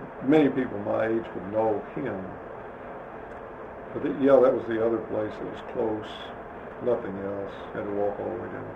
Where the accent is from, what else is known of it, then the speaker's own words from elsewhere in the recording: Frankfort, Kentucky, United States; My hometown is Frankfort.